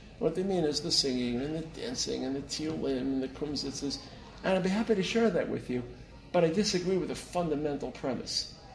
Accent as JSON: {"language": "English", "town": "Brooklyn", "region": "New York", "country": "United States", "tie": "born or raised there", "said": "I should stop recording because I grew up in Brooklyn."}